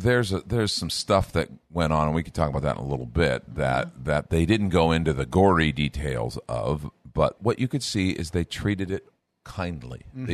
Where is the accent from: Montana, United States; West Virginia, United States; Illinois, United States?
Illinois, United States; Chicago; But I grew up in Chicago, and there was a big Jesus movement.